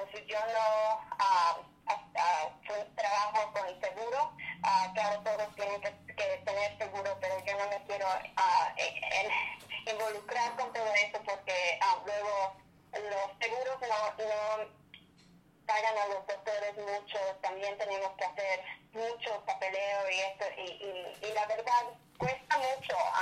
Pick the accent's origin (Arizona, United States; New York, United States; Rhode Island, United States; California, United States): New York, United States; Newburgh; also born or lived in Washington; cuando yo viví en México 7 años y mis papás decidieron regresar a estar cerca de mis abuelos, entonces llegaron a Newburgh. Entonces yo crecí en Newburgh, atendí Newburgh Free Academy